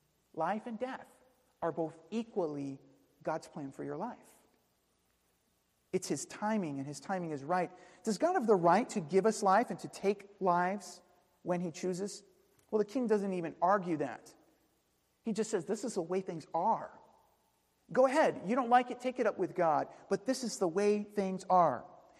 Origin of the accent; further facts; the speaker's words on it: Queens, New York, United States; I grew up in Queens